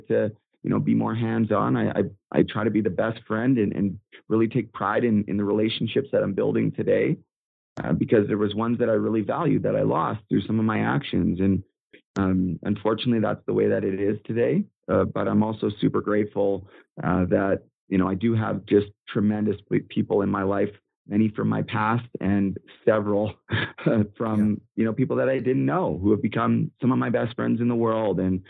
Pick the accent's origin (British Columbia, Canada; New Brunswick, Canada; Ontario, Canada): British Columbia, Canada; Port Coquitlam; He was a friend from my home. He's from Coquitlam. I'm from Port Coquitlam.